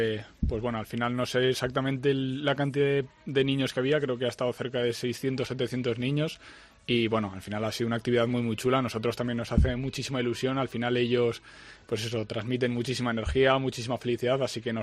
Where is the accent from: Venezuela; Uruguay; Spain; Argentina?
Spain; Zaragoza, Aragon; que como has dicho, yo soy de Zaragoza